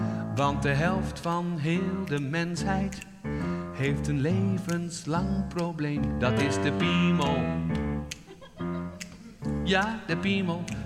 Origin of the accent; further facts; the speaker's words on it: Drenthe, Netherlands; Ik was 1 jaar of 8 en ik kom uit het Hoge Noorden uit Drenthe.